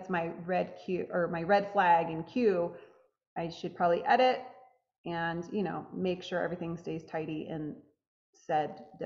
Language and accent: English; Midwest, United States; So we live in North Carolina. So we kind of have four true seasons. I'm from the Midwest originally.